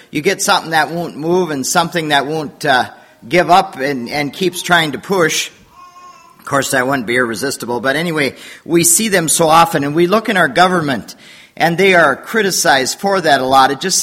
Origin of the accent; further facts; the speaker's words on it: Wisconsin, United States; Tom is actually from Lancaster, Pennsylvania area, and I'm from Wisconsin.